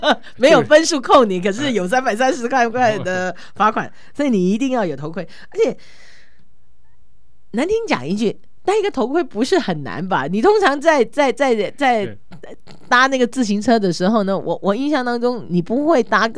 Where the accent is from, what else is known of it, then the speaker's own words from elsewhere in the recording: Singapore; now in Australia; 像我从新加坡来的，那我们车子很密集